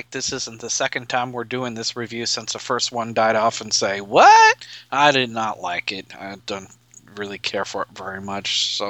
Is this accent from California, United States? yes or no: no; Nebraska, United States; from Nebraska.